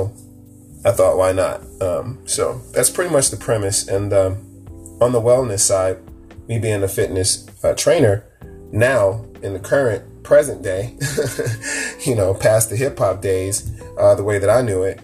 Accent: Davenport, Iowa, United States; also born or lived in Chicago; now in Los Angeles, United States; I was born in Chicago, Illinois, bred mostly in the area of Eastern Iowa, in Davenport, Iowa, in the Quad City area there, where Rock Island, Moline, and Bentendorf all me

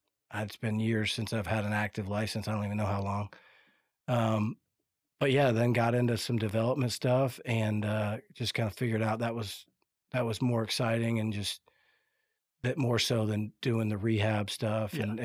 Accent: Gainesville, Florida, United States; But no, I grew up in Gainesville. I went to school down there. I played baseball at Florida. I lived down there a little while after coached and taught school, actually. I taught high school. And then I moved up here in 06.

